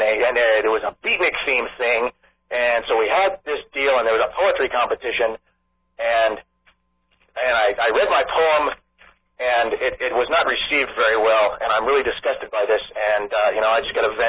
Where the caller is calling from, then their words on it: San Francisco, California, United States; I'm phoning from San Francisco.